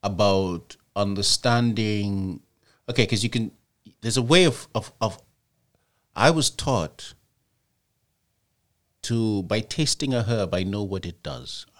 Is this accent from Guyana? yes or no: yes; Guyana; moved away; also born or lived in England; I mean, when I was taken to Guyana when I was three. I was born in England.